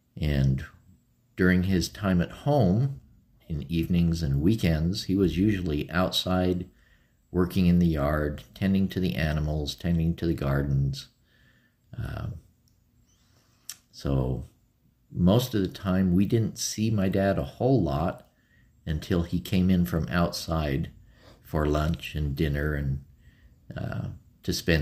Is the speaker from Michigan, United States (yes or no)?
no; Riverton, Utah, United States; I grew up in Riverton, Utah.